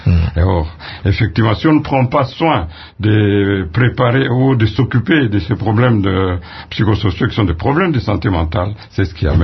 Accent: DR Congo; ici chez nous au Congo

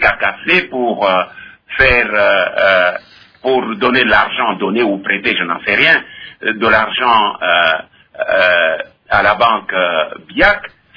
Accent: DR Congo; Disons-nous les choses comme il se doit, nous sommes tous des Congolais. Quand ça ne marche pas, évidemment, c'est tous les Congolais qui trinquent.

